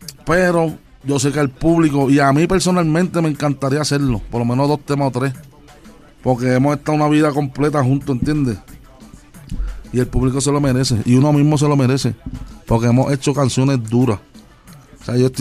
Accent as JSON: {"language": "Spanish", "town": "Ponce", "country": "Puerto Rico", "tie": "born or raised there", "said": "Y yo bajé para Ponce, que era casi hora y media de. ¿Sabes? Estábamos en Carolina y yo bajé para mi pueblo."}